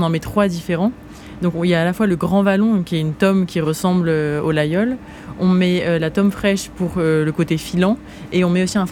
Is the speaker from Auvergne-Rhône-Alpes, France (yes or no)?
yes; Lyon, Auvergne-Rhône-Alpes, France; je viens de Lyon.